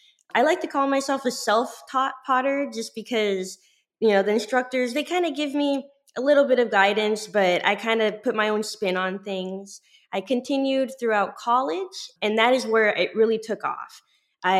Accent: California, United States; now in Stockton, United States; So I came in Stockton about 5 years ago, and I came from the Bay Area.

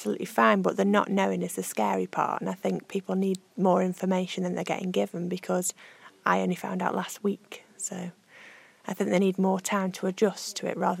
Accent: Stone, West Midlands, United Kingdom; Well, I'm from Stone

